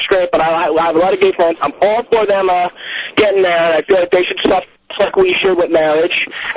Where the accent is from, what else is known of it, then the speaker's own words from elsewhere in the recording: New Jersey, United States; I'm from New Jersey, and I was thinking, you'd think New Jersey would be the first, state to legalize gay marriages